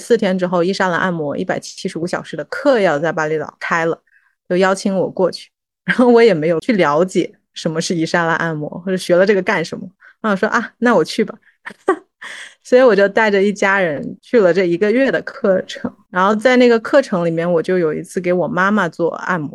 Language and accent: Chinese; Wuhan, Hubei, China; 我是武汉人嘛，武汉是最先开始的